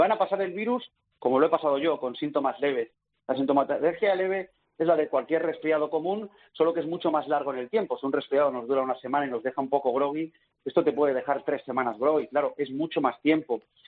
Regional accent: Spain; yo soy probablemente el español más feliz de estar en casa.

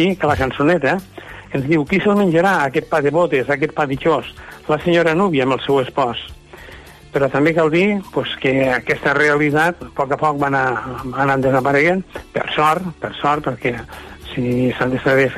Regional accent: Puiggròs, Catalonia, Spain; Cal dir que a Puiggròs, per exemple, al meu poble, jo recordo que hi havia 2 forns

